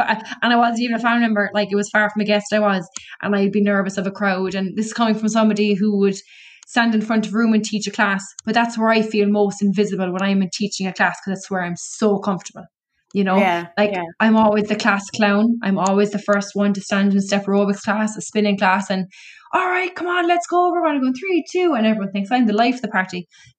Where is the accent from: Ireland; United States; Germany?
Ireland; Cork, Munster; obviously I'm from Cork